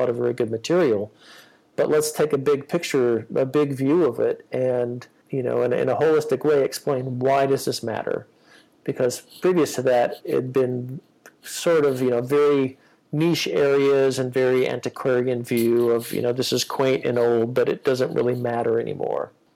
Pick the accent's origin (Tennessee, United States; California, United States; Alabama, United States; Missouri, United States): California, United States; also born or lived in Glasgow, United Kingdom; this was just kind of the consciousness that I grew up with in California.